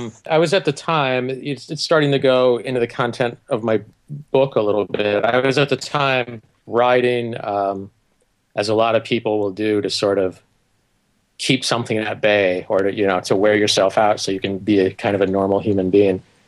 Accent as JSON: {"language": "English", "region": "Indiana", "country": "United States", "tie": "born or raised there", "said": "I grew up in the Midwest in Indiana"}